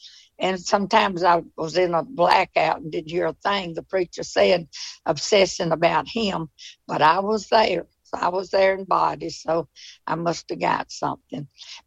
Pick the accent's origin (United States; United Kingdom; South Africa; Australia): United States; Monroe, Georgia; I was born and raised in Monroe, Georgia.